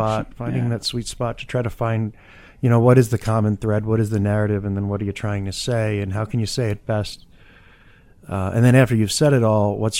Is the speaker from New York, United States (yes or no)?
yes; New York, United States; also born or lived in Philadelphia; Well, I'm from New York. Well, born in Philly, but really from upstate New York originally. I've been out here over 20 years, though, so mm-hmm. this is pretty much home now.